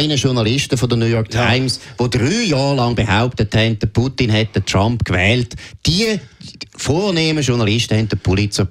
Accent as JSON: {"language": "German", "country": "Switzerland", "said": "Ich bin Schweizer"}